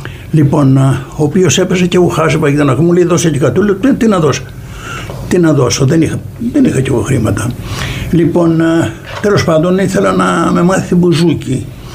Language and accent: Greek; Kalamata, Peloponnese, Greece; Κατάγω από την Καλαμάτα.